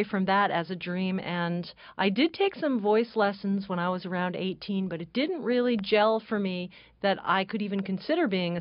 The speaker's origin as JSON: {"language": "English", "town": "Woodstock", "region": "New York", "country": "United States", "tie": "born or raised there", "said": "I grew up in Woodstock, New York."}